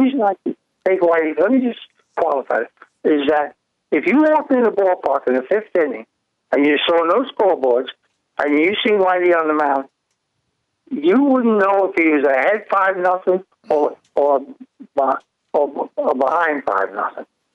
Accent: New York, United States; I'm from New York.

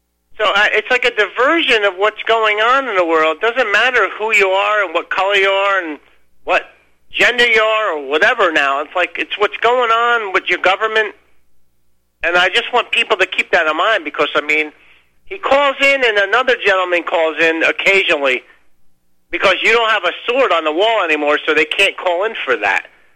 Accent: New Jersey, United States; born there; Dude, I was born in New Jersey. I'm a Catholic. My mother was born in New Jersey. I'm not from Ukraine. My family heritage is from Ukraine.

